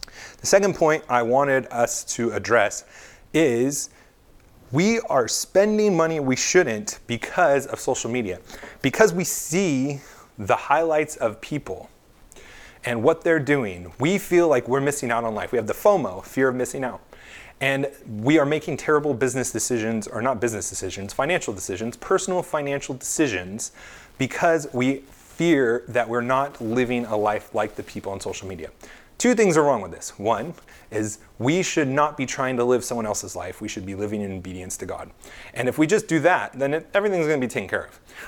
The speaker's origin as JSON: {"language": "English", "region": "California", "country": "United States", "tie": "born or raised there", "said": "That's like what I learned growing up in California."}